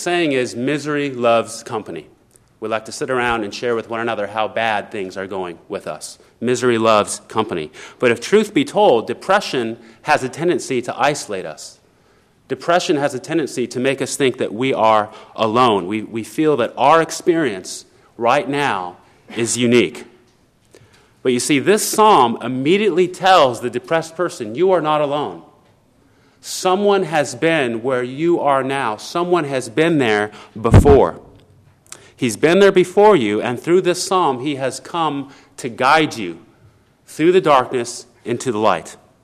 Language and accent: English; Los Angeles, California, United States; I was born and raised in Los Angeles.